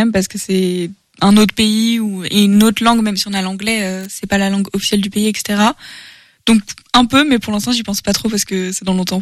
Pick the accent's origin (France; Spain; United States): France; Alors que je suis française, ça arrive et c'est ok